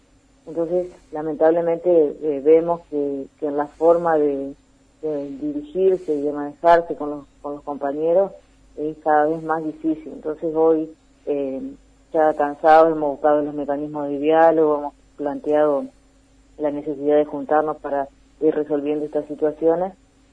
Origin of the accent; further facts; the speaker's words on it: San Benito, Entre Ríos, Argentina; yo justamente soy de San Benito, por eso te hablo en primera persona